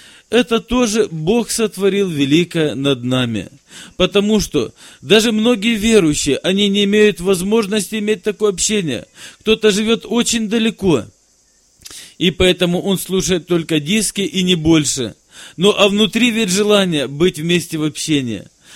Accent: Apsheronsk, Krasnodar Krai, Russia; я из Апшеронска, это Краснодарский край, пресвитер церкви. Ну, я человек молодой, опыта не так много, мне всего 35 лет, будет через несколько дней. 6 детей.

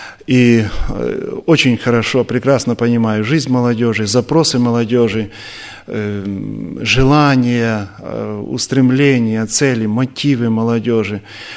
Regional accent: Moldova; now in Kyiv, Ukraine; Родился я и вырос в Молдавии, был членом церкви в Кишиневе, а уже скоро 13 лет, как живу в Киеве.

